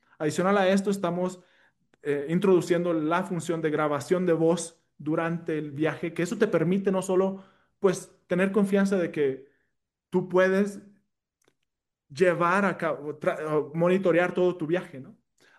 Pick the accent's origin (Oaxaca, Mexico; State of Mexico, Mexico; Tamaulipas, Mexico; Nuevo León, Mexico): Tamaulipas, Mexico; Matamoros; es muy riesgoso Matamoros. Yo soy de Matamoros, pero yo voy